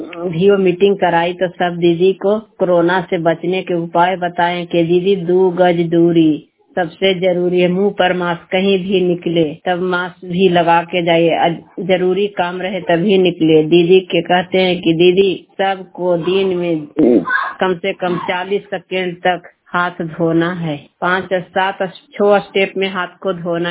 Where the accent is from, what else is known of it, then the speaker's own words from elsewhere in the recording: Bihar, India; ग्राम महावीरपुर छतियाना, जिला नालंदा।